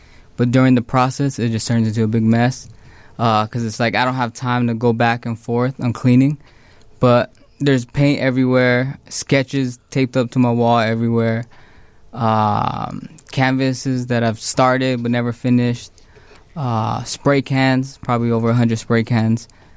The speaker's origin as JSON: {"language": "English", "town": "Phoenix", "region": "Arizona", "country": "United States", "tie": "born or raised there", "said": "Yep, born and raised, West Phoenix."}